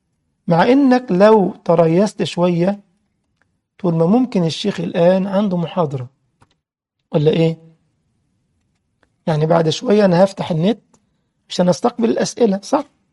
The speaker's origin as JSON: {"language": "Arabic", "country": "Egypt", "said": "كان زمان عندنا في مصر كان زمان حاجة اسمها المارلبورو"}